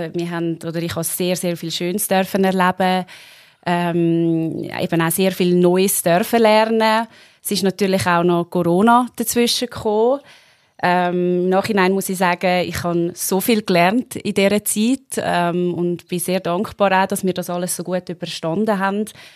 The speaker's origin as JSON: {"language": "German", "town": "Richterswil", "region": "Zurich", "country": "Switzerland", "tie": "born or raised there", "said": "in Richterswil, an dem Ort, wo ich aufgewachsen bin, an dem Ort, wo ich lebe"}